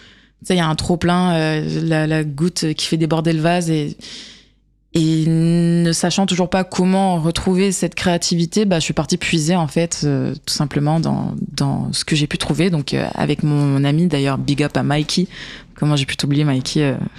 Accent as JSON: {"language": "French", "country": "Cameroon", "said": "comme on dit, ça sort comme ça sort chez nous, au Cameroun."}